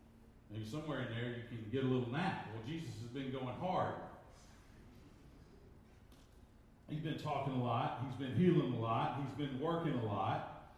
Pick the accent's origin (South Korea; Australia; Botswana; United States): United States; I grew up on the Tennessee River.